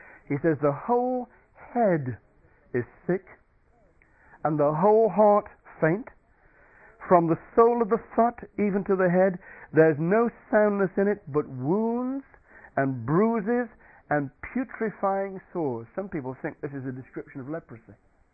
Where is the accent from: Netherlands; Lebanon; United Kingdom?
United Kingdom; Stoke-on-Trent, West Midlands; I'm a real townie anyway, where I grew up in Stoke-on-Trent, and for me, the nearest tree was a mile away in the local park.